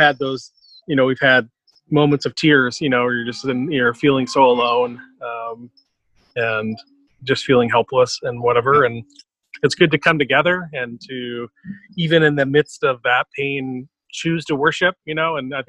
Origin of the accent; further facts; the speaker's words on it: Indiana, United States; now in San Diego, United States; I grew up in Northern Indiana where when you would drive around in the summer, you'd see all those little roadside stands